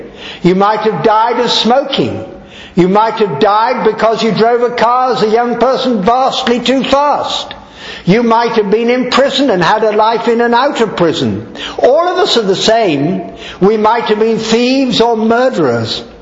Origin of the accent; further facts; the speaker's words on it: India; born there; the veranda outside the bungalow where I was born in India, and I was actually born inside that bungalow